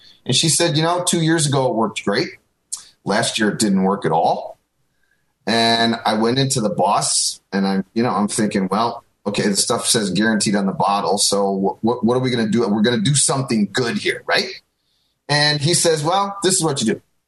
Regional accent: Buffalo, New York, United States; You know, I'm from Buffalo originally, but it's not what it used to be.

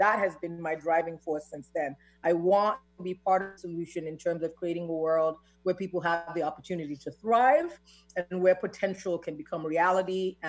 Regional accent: Nigeria; moved away as an adult; now in United States; I'm Nigerian, I'm a bicultural immigrant. So I identify very strongly as a Black immigrant woman, and both kind of my American culture and my Nigerian culture and the bridging between that are really important to me.

